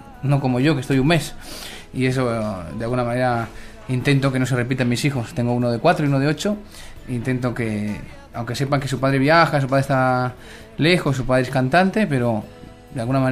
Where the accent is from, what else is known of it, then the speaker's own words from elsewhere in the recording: Chile; accent: Chilean; now in Spain; bastante como para volver a retomar mucho los lazos que tengo con Chile y volver a acentuar mi acento chileno